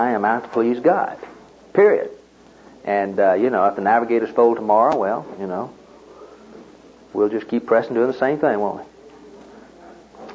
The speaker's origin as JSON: {"language": "English", "region": "Tennessee", "country": "United States", "said": "I came from Tennessee, and it's the idea in Tennessee of where the TVA, Tennessee Valley Authority, they dammed up water"}